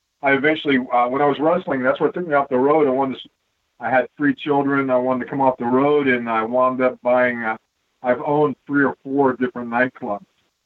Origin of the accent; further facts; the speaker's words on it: Miami, Florida, United States; I was born and raised in Miami, and we have championship wrestling from Florida here.